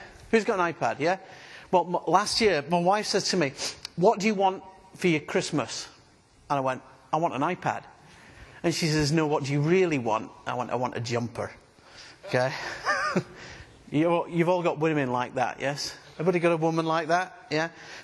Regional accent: Scotland, United Kingdom; I'm from Scotland.

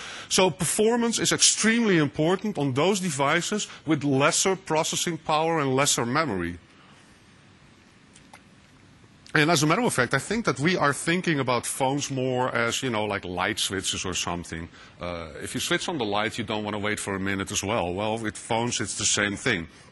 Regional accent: Netherlands; English is a second language; I'm working for a company called Alten PTS here in the Netherlands, so that's my funny accent there.

